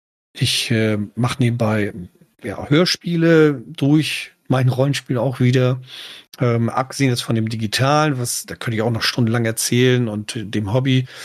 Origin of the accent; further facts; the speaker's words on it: Kiel, Schleswig-Holstein, Germany; Baujahr 77. Fangen wir damit schon mal an. Also von dem letzten Jahrhundert. Kann man sogar sagen Jahrtausend. Ich bin gebürtiger Kieler, Landeshauptstadt von Schleswig-Holstein und habe es nie wirklich geschafft, aus Schleswig-Holstein rauszukommen.